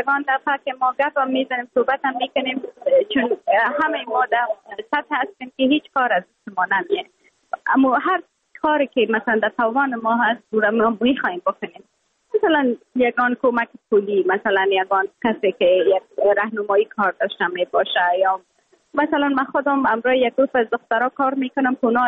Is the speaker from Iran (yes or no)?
no; Afghanistan